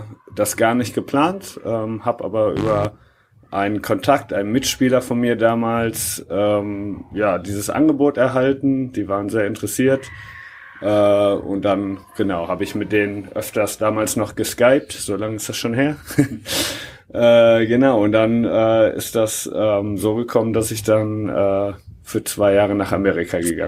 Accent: Hagen, North Rhine-Westphalia, Germany; Ursprünglich komme ich aus Hagen, bin also bei Phoenix Hagen groß geworden.

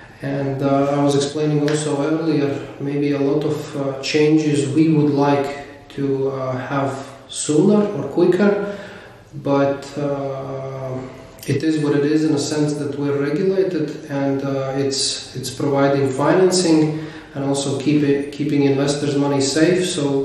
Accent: Riga, Latvia; I come from Riga, Latvia.

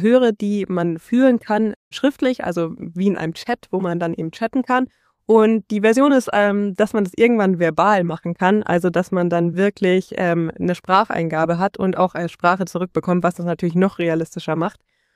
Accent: Germany; das sind diese ganzen kleinen Hinweise, die man als Deutscher halt noch mehr versteht und noch witziger findet.

